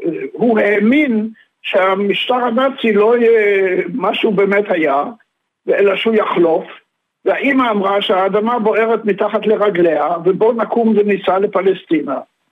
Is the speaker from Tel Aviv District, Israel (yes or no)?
yes; Tel Aviv, Tel Aviv District, Israel; also born or lived in Leipzig, Germany; אני נולדתי בשנת 1925, בגרמניה. עליתי ארצה עם המשפחה בשנת 1936, וסיפור למה עלינו ואיך עלינו, וגרתי בתל אביב, וביקרתי בבית ספר עממי, אחר כך בגימנסיה בלפור.